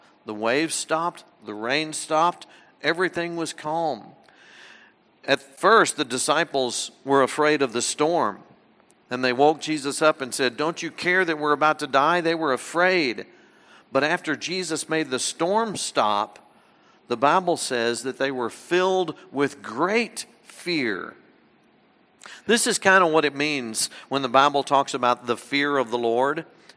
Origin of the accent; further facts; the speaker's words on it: the South, United States; I grew up in the South, and down South, a common term to address those who are in church leadership, like myself, would simply be to call me brother.